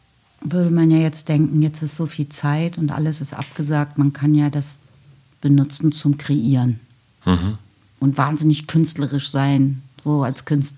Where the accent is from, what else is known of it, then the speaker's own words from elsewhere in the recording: West Germany, Germany; ich sage, ich komme aus dem Westen